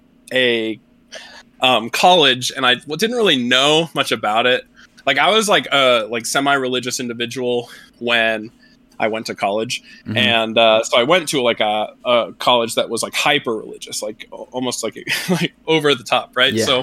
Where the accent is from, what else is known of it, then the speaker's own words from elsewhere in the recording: Nebraska, United States; So I'm originally from Nebraska. I kind of grew up playing games my whole life.